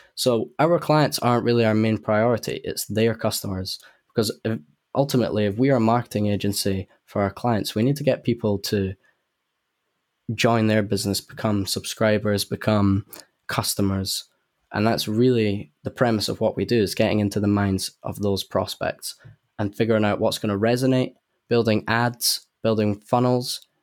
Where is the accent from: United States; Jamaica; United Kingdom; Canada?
United Kingdom; Edinburgh, Scotland; accent: Edinburgh; And yeah, I don't have a London accent, but a lot of people from Edinburgh would probably say my Edinburgh accent's fading out as well.